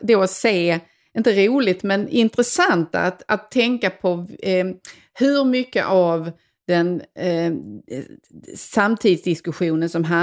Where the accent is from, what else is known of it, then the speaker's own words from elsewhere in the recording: Skåne, Sweden; eftersom jag kommer från Skåne och nordvästra Skåne